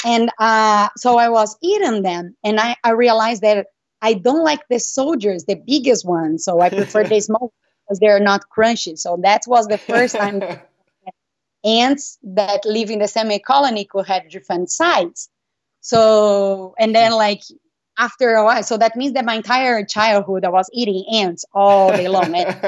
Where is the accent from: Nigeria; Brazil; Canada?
Brazil; I think around 4 years old, I'm from Brazil